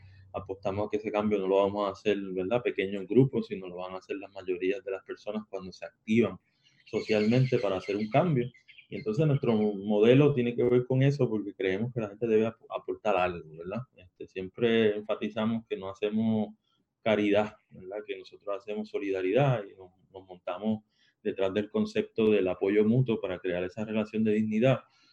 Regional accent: Caguas, Puerto Rico; Yo soy de Caguas y me encanta el campo y me encantan los sitios así llenos de muchos árboles y de mucho verde. Y decidí mudarme para Calley porque me gustó mucho, ¿verdad?, el pueblo de Calley. Entonces vivía bien cerca de la Yupi

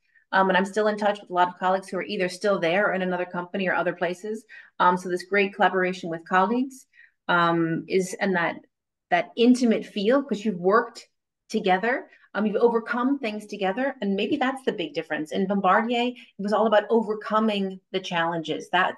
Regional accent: New York, United States; accent: New York; People thought my accent was funny because I was from New York and a lot of people from the South.

